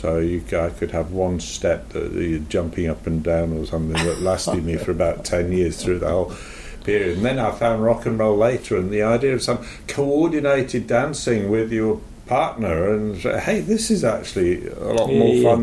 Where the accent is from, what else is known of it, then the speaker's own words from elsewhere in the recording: England, United Kingdom; I grew up in England with the idea that originally coal fires